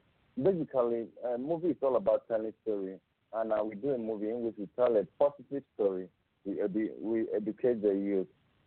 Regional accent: Uyo, Akwa Ibom, Nigeria; I'm from Ibom Ibom local government area, but I was born in Uyo and I live in Uyo.

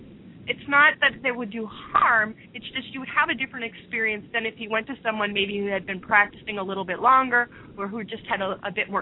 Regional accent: New Jersey, United States; now in Seattle, United States; I mean, I came from New Jersey to Seattle almost 12 years ago because I really had a vision.

